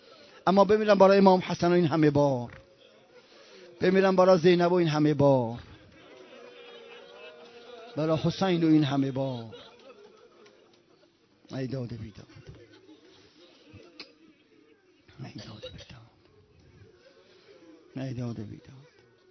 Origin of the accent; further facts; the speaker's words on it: Mashhad, Razavi Khorasan, Iran; moved away as an adult; now in Qom, Iran; 20 سال پیش از این، 20 سال، 20 خورده سال از پدر من از مشهد اومدیم